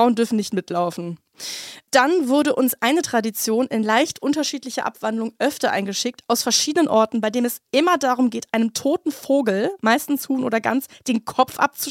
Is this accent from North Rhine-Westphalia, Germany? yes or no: yes; Brilon, North Rhine-Westphalia, Germany; Ich komme aus Brilon im Sauerland, dem Geburtsort von Friedrich Merz.